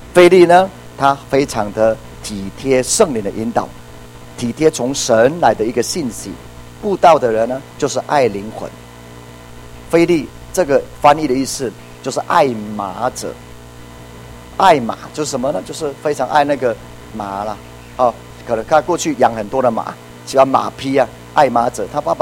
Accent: Puli, Nantou County, Taiwan; 我回到我的故乡埔里

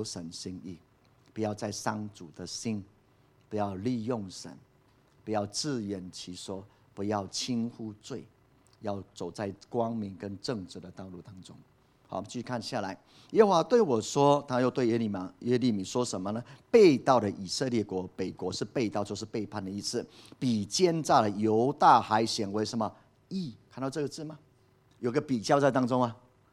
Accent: Taiwan; 盼望台湾能够悔改，盼望我们台湾人能够回头

